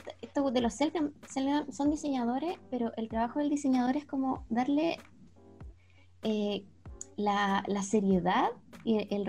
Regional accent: Chile; pero yo soy chilena

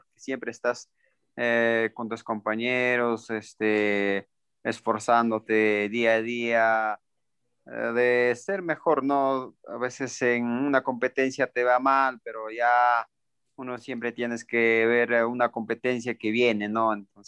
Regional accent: Huancavelica, Peru; now in Huancayo, Peru; yo soy de Huancavelica, pero ya radico aquí en Huancayo desde abril de 2014.

